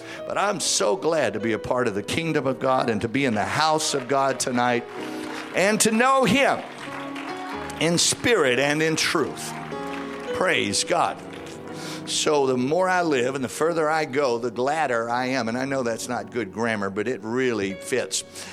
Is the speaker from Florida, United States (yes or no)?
no; Baton Rouge, Louisiana, United States; He's out of Brother Tony Spell's church there in Baton Rouge, my hometown.